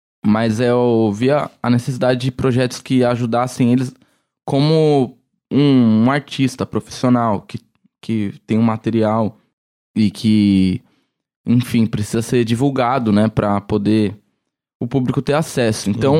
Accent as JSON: {"language": "Portuguese", "region": "São Paulo", "country": "Brazil", "lives_now": "Campinas, Brazil", "said": "eu venho de São Paulo, né, não sou de Campinas"}